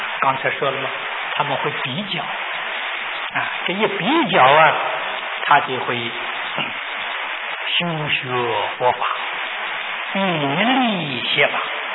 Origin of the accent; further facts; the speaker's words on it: China; 就是我们中国人称老师，学生对老师，学生称老师。